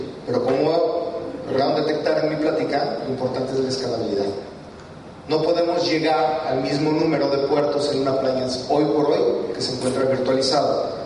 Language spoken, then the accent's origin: Spanish; Guadalajara, Jalisco, Mexico; yo vengo de Guadalajara